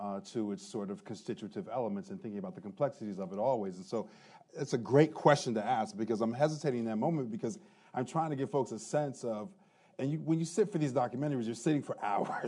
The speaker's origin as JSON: {"language": "English", "town": "Newark", "region": "New Jersey", "country": "United States", "said": "And for like young inner city folks, I'm from Newark, New Jersey"}